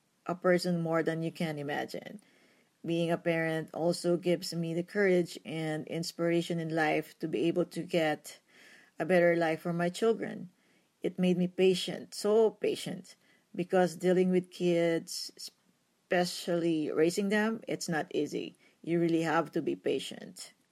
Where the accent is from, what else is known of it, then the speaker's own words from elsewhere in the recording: Philippines; moved away as an adult; now in United States; we came from the Philippines. We immigrated to the U.S. like 12 years ago